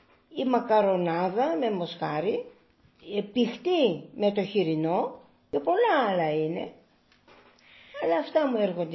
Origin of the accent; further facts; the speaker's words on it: Kymi, Central Greece, Greece; Γεννήθηκα το 1940, μεγάλωσα στη Κήμη, έβγαλα το γυμνάσιο στη Κήμη.